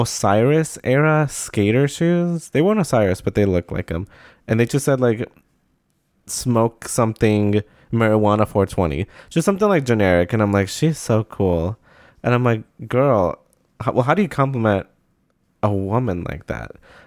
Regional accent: Chicago, Illinois, United States; And then I said, oh, yeah, I'm from Chicago.

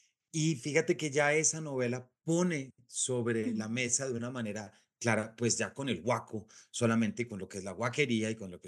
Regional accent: Colombia; ese es el que como colombiano uno siempre dice de último.

